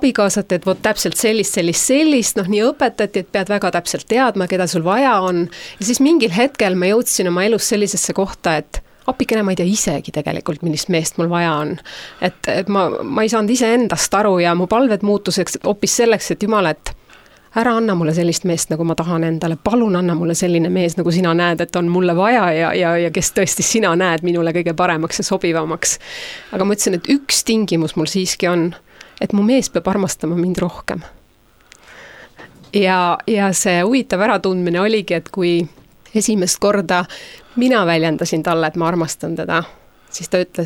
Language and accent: Estonian; Järva County, Estonia; Tema on pärit tegelikult Järvamaalt, sealt kus minagi pärit olen.